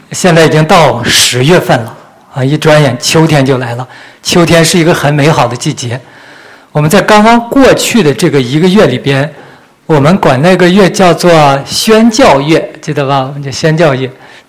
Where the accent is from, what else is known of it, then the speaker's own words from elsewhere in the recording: China; 我们作为中国人，我们传福音